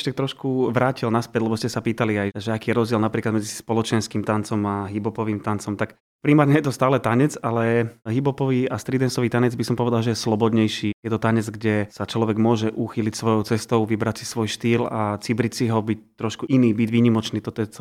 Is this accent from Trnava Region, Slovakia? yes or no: yes; Trnava Region, Slovakia; accent: Trnava dialect; poviem príklad, oplašený, ak sa hovorí u nás v Trnavčine